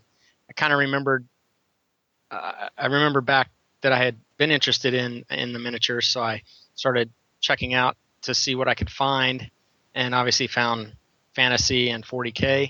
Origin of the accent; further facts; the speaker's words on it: Missouri, United States; moved away as an adult; now in Chicago, United States; Well, I know Lennon asked about this, so actually I grew up in Missouri and moved to Illinois, to the Chicago area after I graduated college, obviously for work, and I've been here ever since.